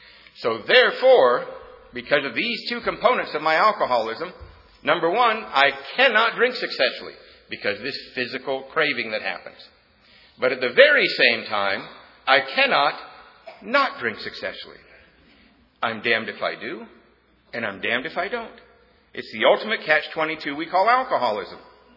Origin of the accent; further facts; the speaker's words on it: Los Angeles, California, United States; I'm sure it's true here in Atlanta. I'm from Los Angeles area. You drive 15 minutes down the road, the face is completely changed.